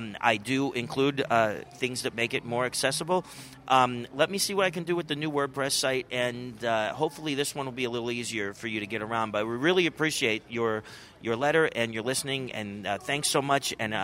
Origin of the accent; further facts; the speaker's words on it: Finland; now in Copenhagen, Denmark; I come from Finland, but I've been living in Copenhagen for the last 8 years.